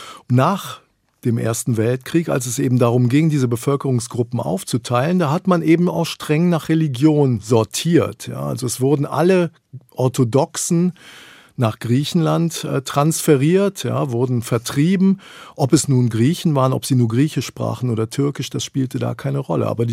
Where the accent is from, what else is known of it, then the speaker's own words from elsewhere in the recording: West Germany, Germany; Ich bin in Westdeutschland aufgewachsen. Mein Vater ist Deutscher, meine Mutter ist Griechin.